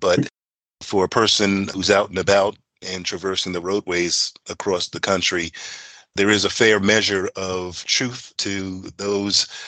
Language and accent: English; New York City, New York, United States; So I'm from the New York City area.